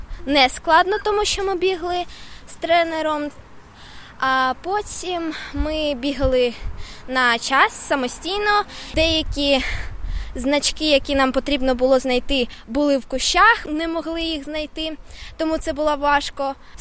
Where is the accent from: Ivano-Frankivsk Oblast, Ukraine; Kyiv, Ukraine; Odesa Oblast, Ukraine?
Odesa Oblast, Ukraine; Odesa; мені 12 років. Я з України, з Одеси.